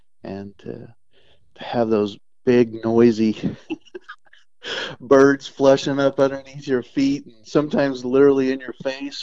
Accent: Guymon, Oklahoma, United States; But yeah, so I grew up out in the Hooker, Guymon area, if you know where that's at.

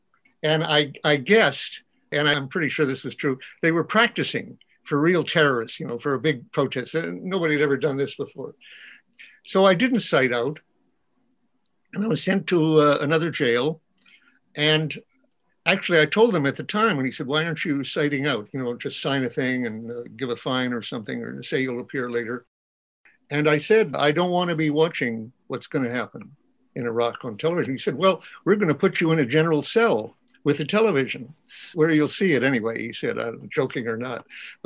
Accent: United States; And I really felt, I'm an American citizen, the time for this is to be in jail protesting this.

